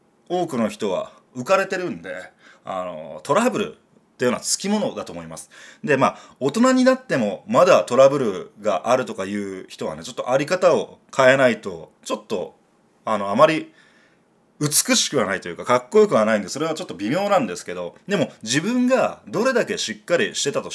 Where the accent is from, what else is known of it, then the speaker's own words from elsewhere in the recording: Fukuoka, Japan; moved away; 福岡から上京するときにね、所沢市っていうのは東京都内だと 不動産屋に騙されまして、でまあ純粋だった僕は所沢に引っ越すわけですけど、